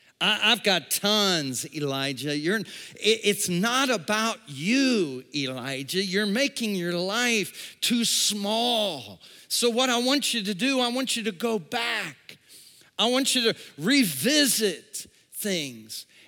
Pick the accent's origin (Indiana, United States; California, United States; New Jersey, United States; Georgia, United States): Indiana, United States; Avon; I would love to go back to my hometown. I would love to go back where I was reared. I would love to go back to my heritage, and I'd love to do a work for you there. And you know what? 17 years later, God called Rochelle and I and our family to Avon, Indiana, to come back to this community